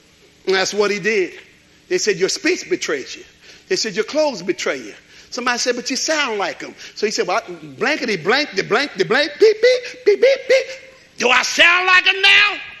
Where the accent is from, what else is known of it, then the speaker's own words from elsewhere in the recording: Jersey City, New Jersey, United States; and I'm from Jersey City. I've been in Harlem for a couple weeks.